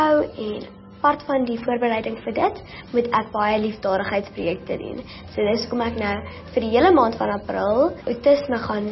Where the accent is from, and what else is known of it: Bloemfontein, Free State, South Africa